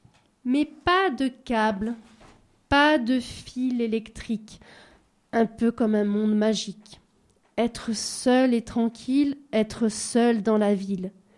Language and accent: French; Nice, Provence-Alpes-Côte d'Azur, France; born there; Non, je suis née à Nice, près de la mer.